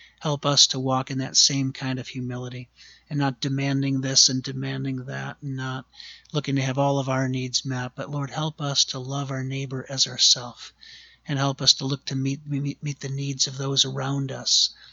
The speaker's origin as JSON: {"language": "English", "region": "Michigan", "country": "United States", "said": "And he goes, where are you from? I said, Michigan. He goes, Michigan."}